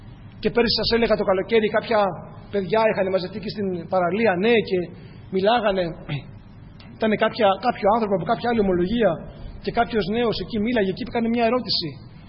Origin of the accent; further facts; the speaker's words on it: Athens, Attica, Greece; now in Kalamata, Greece; Στην Αθήνα μεγάλωσα, στην Αθήνα γεννήθηκα.